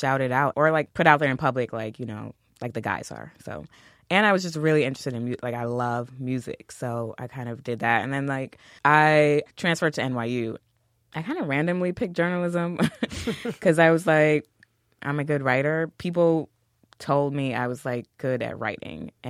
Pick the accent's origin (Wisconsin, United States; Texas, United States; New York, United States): New York, United States; Queens; I'm from Queens.